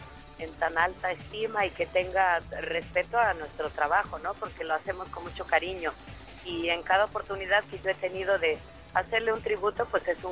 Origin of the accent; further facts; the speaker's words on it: Oaxaca, Mexico; en mi provincia, en Oaxaca, de donde yo soy.